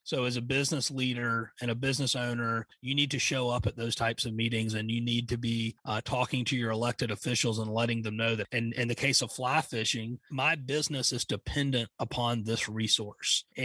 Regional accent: Savannah, Georgia, United States; now in Wyoming, United States; I'm from Savannah, Georgia, originally, and I moved out to Wyoming.

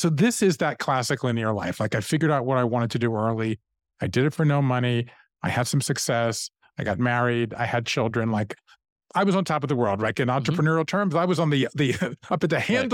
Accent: Savannah, Georgia, United States; moved away as an adult; also born or lived in Japan; So I grew up in Savannah, Georgia. Mm-hmm. I left there and went to Yale in the 80s and went from there to Japan and started writing letters home.

